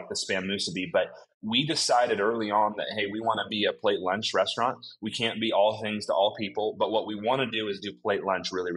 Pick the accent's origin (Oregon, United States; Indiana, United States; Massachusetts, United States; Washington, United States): Oregon, United States; Eugene; My brother and I grew up in Oregon, Eugene, Oregon, Nike Town, Track Town, USA, mm-hmm. Home of the Oregon Ducks. And that's where we grew up.